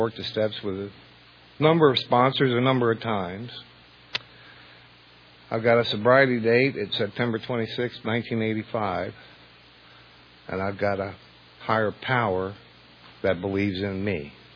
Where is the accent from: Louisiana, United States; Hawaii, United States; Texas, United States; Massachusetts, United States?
Louisiana, United States; New Orleans; I'm from New Orleans, Louisiana, and the way we say it is, I got good news and I got bad news.